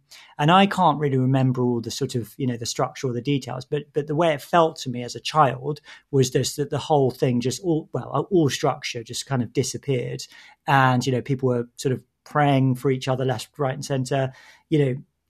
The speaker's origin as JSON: {"language": "English", "region": "East of England", "country": "United Kingdom", "tie": "born or raised there", "said": "I grew up, I'm from Essex. I'm from an island in Essex. And I suppose, you know, in terms of the faith, I was raised in a Christian household."}